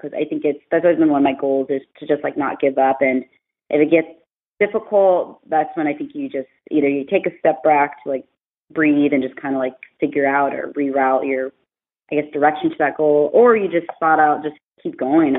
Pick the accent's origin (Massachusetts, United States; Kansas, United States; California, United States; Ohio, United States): California, United States; Walnut; I grew up in Inland Empire, which is like 20, 30 miles out from Los Angeles County. I grew up in a little city called Walnut, California